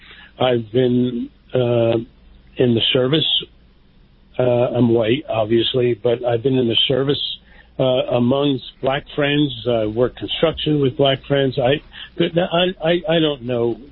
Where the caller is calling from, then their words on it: Bonita Springs, Florida, United States; And actually, I'm from Bonita Springs, Florida.